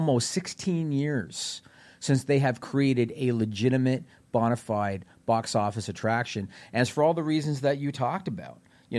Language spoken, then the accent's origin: English; Ontario, Canada; I grew up in Southern Ontario, Canada.